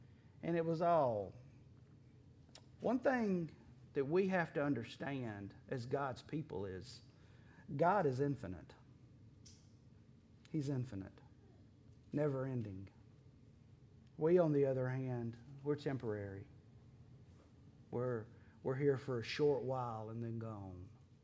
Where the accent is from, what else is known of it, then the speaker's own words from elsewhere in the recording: Alabama, United States; And I know we're from Alabama.